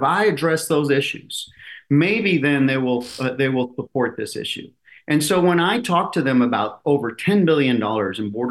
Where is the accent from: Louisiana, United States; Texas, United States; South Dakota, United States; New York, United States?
Texas, United States; Eagle Pass; the mayor of Piedras Negras, our sister city across Eagle Pass, which is my hometown and where Trump was here last week